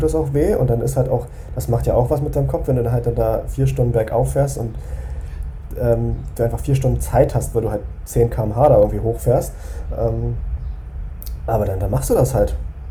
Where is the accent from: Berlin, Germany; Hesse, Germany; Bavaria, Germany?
Berlin, Germany; Ich komme ja aus Berlin, ne? Da ist ja eigentlich nichts mit Bergen.